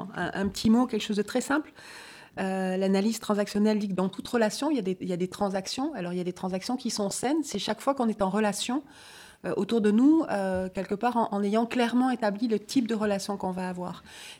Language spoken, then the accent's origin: French; Nouvelle-Aquitaine, France; now in Brussels, Belgium; Je vis actuellement en Belgique depuis 30 ans, mais comme mon nom l'indique, je suis originaire du Pays Basque. Donc je suis devenue bruxello-basque.